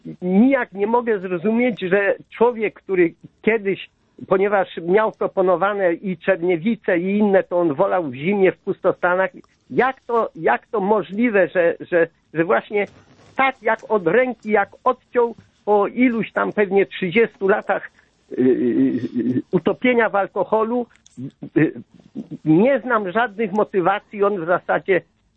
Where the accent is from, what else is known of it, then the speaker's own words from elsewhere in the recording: Toruń, Kuyavian-Pomeranian Voivodeship, Poland; Ja jestem z Torunia